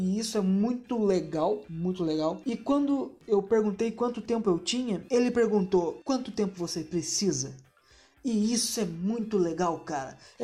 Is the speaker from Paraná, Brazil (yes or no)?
yes; Jaguariaíva, Paraná, Brazil; now in Ponta Grossa, Brazil; Faz alguns anos que eu moro aqui em Ponta Grossa. Mas eu não sou daqui, eu sou de Jaguariaíva, que é uma cidade muito mais do interior do que Ponta Grossa.